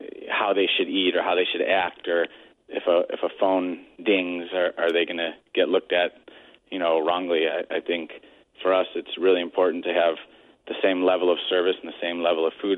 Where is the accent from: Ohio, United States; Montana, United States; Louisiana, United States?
Ohio, United States; Cleveland; also born or lived in New York / Europe; I'm from Cleveland originally, and, you know, living in New York for a bit and Europe for a bit